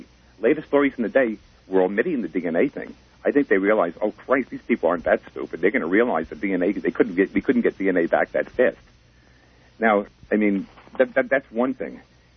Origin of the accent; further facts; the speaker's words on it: Brooklyn, New York, United States; I miss the change of season. I'm from Brooklyn originally. Out here, it's only two temperatures, hot and too damn hot.